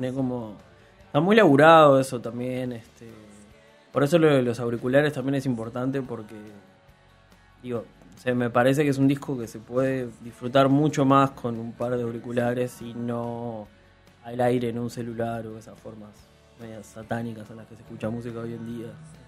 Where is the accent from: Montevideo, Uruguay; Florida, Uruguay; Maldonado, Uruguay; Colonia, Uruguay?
Montevideo, Uruguay; los que somos del Cerro, somos Gonzalo, Fran y Glass y yo, o sea, somos el sector cerrense.